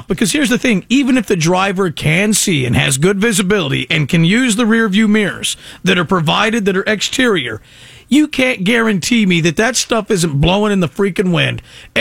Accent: Modesto, California, United States; growing up in this area my entire life, being born and raised in Modesto and now living here.

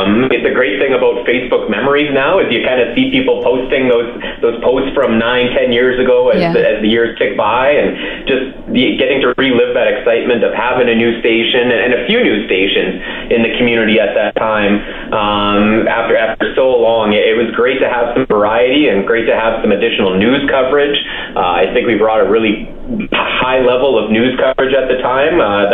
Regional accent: Fort McMurray, Alberta, Canada; back to Fort McMurray in October that year and super excited to launch a brand new station in my hometown.

